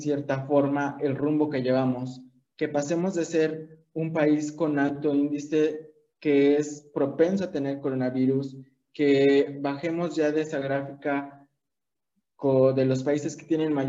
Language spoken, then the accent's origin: Spanish; Mexico; Como mexicanos sabemos que somos muy, muy, muy grandes en ese aspecto